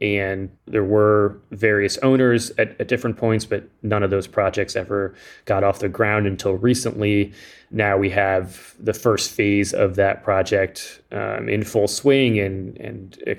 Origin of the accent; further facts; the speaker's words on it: Philadelphia, Pennsylvania, United States; I grew up in Mount Airy just next door.